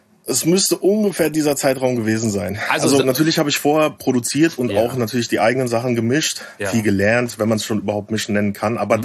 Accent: Bavaria, Germany; now in Berlin, Germany; Also ich komme aus der Ecke, so ein bisschen dörflicher Aschaffenburg, die Ecke. Auch nicht direkt Aschaffenburg

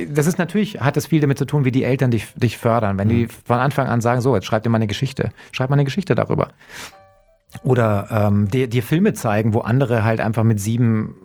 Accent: Munich, Bavaria, Germany; und ich bin Münchner

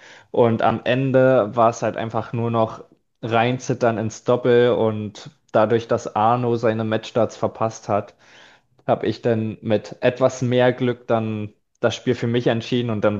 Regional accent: Brandenburg, Germany; weil halt die Fahrten extrem weit sind für mich als Brandenburger.

